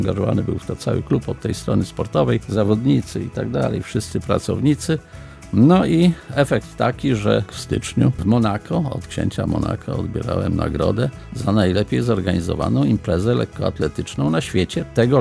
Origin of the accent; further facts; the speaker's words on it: Sztum, Pomeranian Voivodeship, Poland; To jest moje rodzinne miasto Sztum. Mam tam swoją cichą przystań, mieszkanko, do której często wracam.